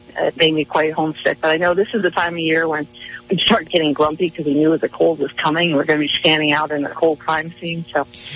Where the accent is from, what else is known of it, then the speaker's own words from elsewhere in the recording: Washington, District of Columbia, United States; I grew up in Washington, D.C., where I was kind of interested in politics and news, and I moved out to Minnesota